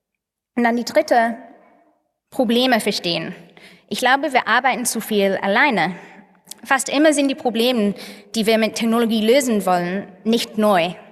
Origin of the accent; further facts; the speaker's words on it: England, United Kingdom; German is a second language; Vielleicht hört ihr schon, ich komme aus England